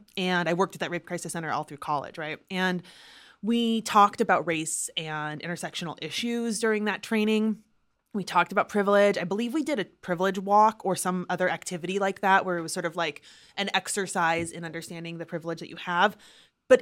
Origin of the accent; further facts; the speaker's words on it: Oregon, United States; You know, I grew up mostly in Oregon.